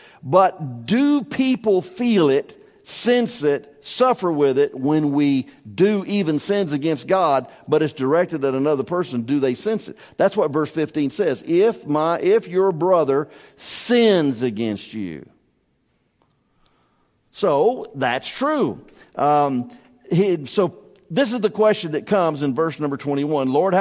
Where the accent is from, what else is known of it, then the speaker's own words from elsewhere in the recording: the South, United States; accent: Southern; I'm sure that with my southern lingo and all of my accent, I probably annoy half the church every Sunday